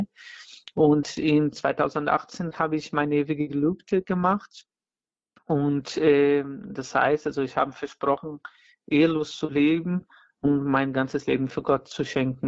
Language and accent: German; Brazil; German is a second language; Weil für mich als Brasilianer, das Wort Sucht hat viel zu tun mit der Sehnsucht.